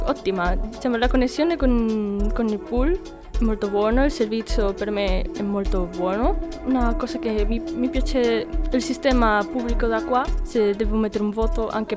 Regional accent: Galicia, Spain; Italian is a second language; now in Cagliari, Italy; Vengo dalla Spagna, dell'Università di Vigo, alla Galizia.

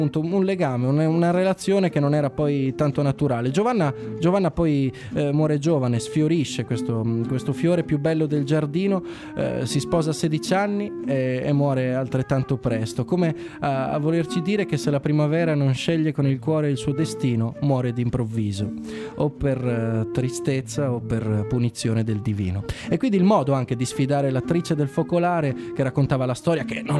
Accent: Serramanna, Sardinia, Italy; Io vengo da Serraman, veniamo da quella zona lì che un tempo era chiamata la piccola Parigi, diciamo, per gli interessi culturali, per tutte le cose che accadevano.

